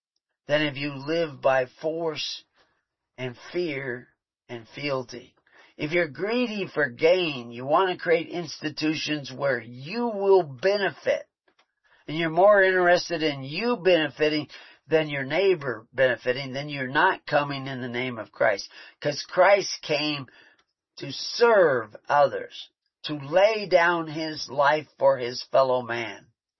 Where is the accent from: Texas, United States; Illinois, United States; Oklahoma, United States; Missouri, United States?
Texas, United States; I was raised in Texas.